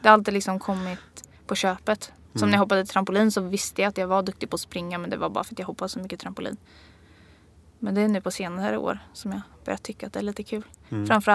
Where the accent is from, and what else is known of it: Motala, Östergötland, Sweden; born or raised there